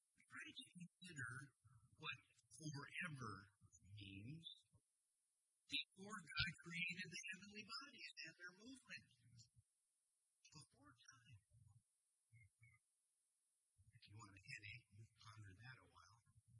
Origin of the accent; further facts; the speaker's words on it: Los Angeles, California, United States; Now, as a small boy growing up in Southern California, we actually lived right in the northeast corner of the city of Los Angeles.